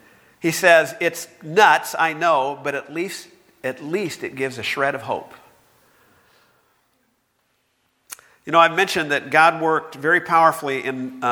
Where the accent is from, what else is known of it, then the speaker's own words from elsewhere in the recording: United States; I grew up in America, where the idea is that life just gets better and better.